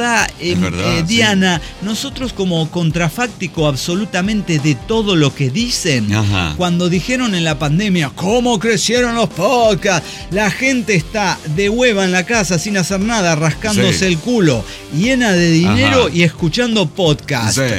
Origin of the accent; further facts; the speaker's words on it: Hermosillo, Sonora, Mexico; de Hermosillo, una persona muy famosa en algún momento en este pinche rancho